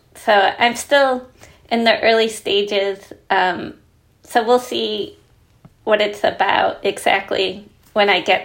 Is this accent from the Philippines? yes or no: no; Detroit, Michigan, United States; I'm excited to write about Detroit, you know, being my hometown.